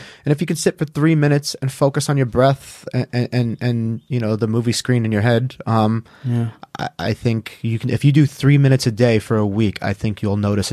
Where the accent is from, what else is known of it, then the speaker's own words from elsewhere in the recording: Long Island, New York, United States; I grew up on Long Island, New York. you know, my adolescent teenage years were the 90s in New York.